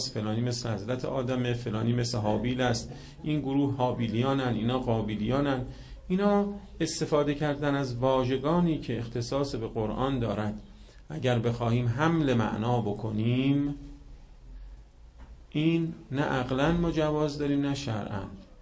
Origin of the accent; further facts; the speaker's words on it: Iran; به لحاظ مثلا اینکه ما ایرانی هستیم